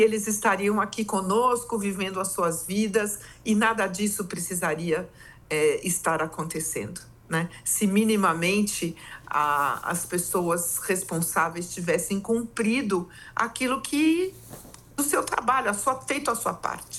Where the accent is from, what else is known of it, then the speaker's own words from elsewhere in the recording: São Paulo, Brazil; nós somos de São Paulo, diferente das outras famílias.